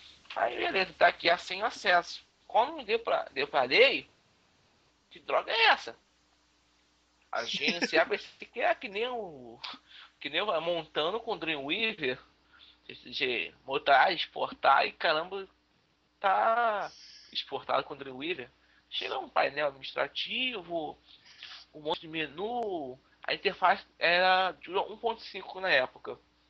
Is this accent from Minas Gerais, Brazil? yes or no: no; Rio de Janeiro, Brazil; Tenho 21 anos, como disse anteriormente, sou carioca, sou da Zona Oeste do Rio.